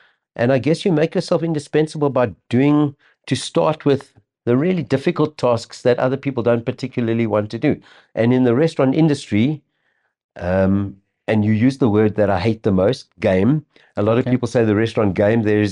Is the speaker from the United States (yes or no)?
no; Klerksdorp, North West, South Africa; I grew up in Klerksdorp, and to earn a little bit of extra pocket money, worked as a waiter.